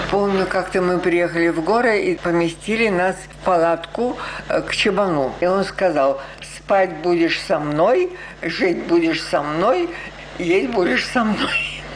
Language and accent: Russian; Moscow, Russia; Мы командировочные, мы из Москвы.